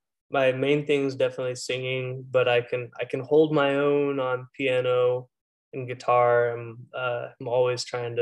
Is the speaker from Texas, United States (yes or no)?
yes; Katy, Texas, United States; now in Austin, United States; Yeah, I'm from Katy, Texas, which is right outside of Houston. And then I moved here to Austin when, I guess, 2015.